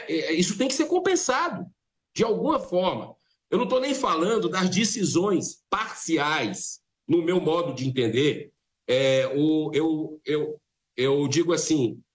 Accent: Ceará, Brazil; lá no Ceará, que é a minha terra, onde eu estou praticamente toda semana

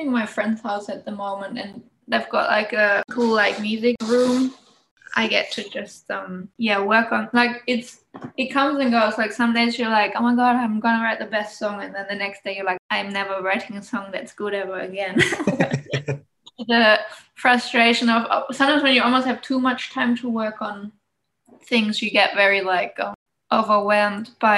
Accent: Germany; my family is a Ford family, like Ford Motor Company, where the area I grew up in Germany, my father worked for Ford

